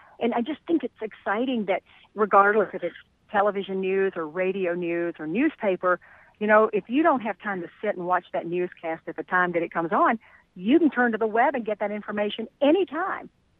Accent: Paris, Tennessee, United States; Paris, Tennessee, right across the state line.

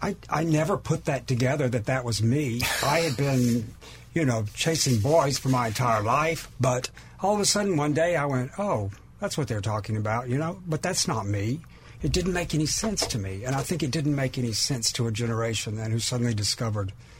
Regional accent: Rainbow City, Alabama, United States; born there; I was born in Rainbow City, Alabama, which seems very appropriate to me. But anyway, my dad was a Methodist minister in the North Alabama Conference.

